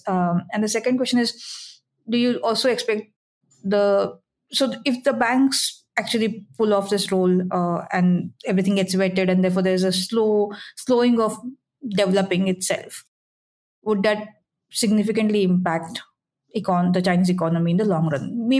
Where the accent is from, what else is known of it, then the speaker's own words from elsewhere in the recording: Mumbai, Maharashtra, India; I'm from Mumbai. I understand redevelopment very well.